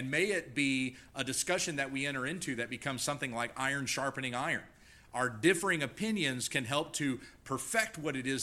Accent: the South, United States; When I grew up in the South, we had jokes about people who were in the South.

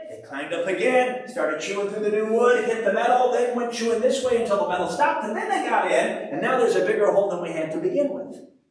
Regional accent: Chicago, Illinois, United States; I grew up in Chicago. I'm a city kid. I don't know how to deal with this country stuff.

